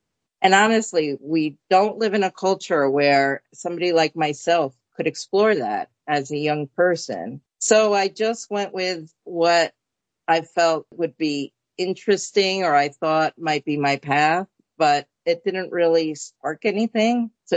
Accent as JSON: {"language": "English", "town": "New York City", "region": "New York", "country": "United States", "tie": "born or raised there", "first_language": "es", "second_language": "English", "said": "I grew up in Forest Hills, Queens, not in an area that I would say was predominantly Hispanic."}